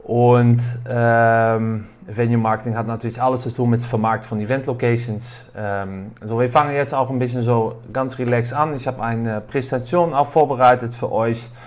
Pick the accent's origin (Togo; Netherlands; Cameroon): Netherlands; German is a second language; now in Düsseldorf, Germany; Ich komme aus Holland, wohne seit Jahren in das schöne Düsseldorf.